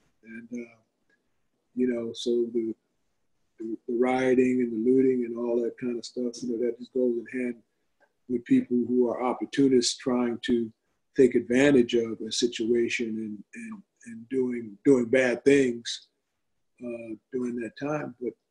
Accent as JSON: {"language": "English", "region": "New York", "country": "United States", "said": "Brooklyn, we're not from Brooklyn, we're from Long Island."}